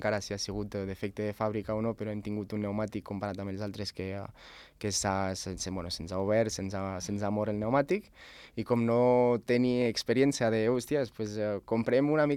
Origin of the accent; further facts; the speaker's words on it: Pas de la Casa, Encamp, Andorra; jo sóc del Pas de la Casa, sóc un noi de sempre d'allà